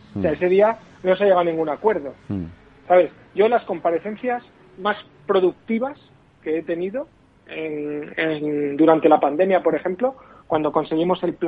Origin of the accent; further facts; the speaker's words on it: Málaga, Andalusia, Spain; Como sabes, yo soy de Málaga.